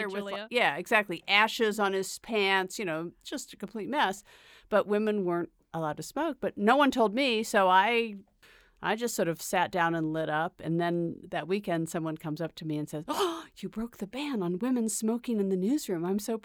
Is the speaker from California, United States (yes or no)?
no; Rock Island, Illinois, United States; I grew up in Rock Island and I went to school at Northwestern, and then I was the managing editor of the Sun-Times in the 90s. So I have deep Illinois roots.